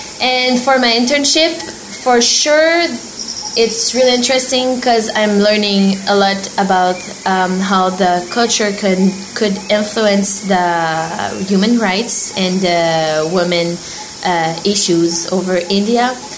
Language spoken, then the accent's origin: English; Montreal, Quebec, Canada; first language French; English is a second language; I'm from Canada, but actually I'm from Montreal, so I'm a French-Canadian.